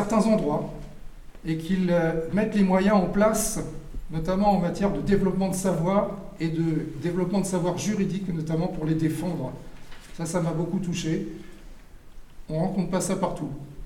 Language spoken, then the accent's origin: French; Normandy, France; moi je suis normand